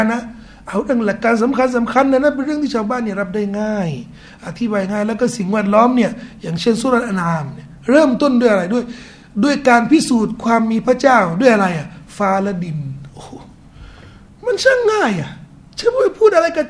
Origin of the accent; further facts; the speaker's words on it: Chiang Mai, Thailand; ที่ผมมาจากเชียงใหม่นี่เห็นชัดเลยอ่ะไปเชียงใหม่เนี่ยเริ่มเห็นเลย